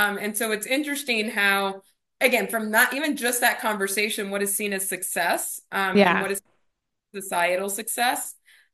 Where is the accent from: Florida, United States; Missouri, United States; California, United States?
Florida, United States; Miami; born there; first language Spanish; English is a second language